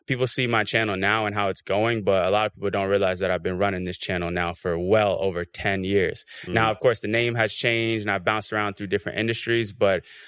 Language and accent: English; Florida, United States; Yeah, I'm from Florida, so, you know, I come to Dubai, I had to bring the traffic and the rain.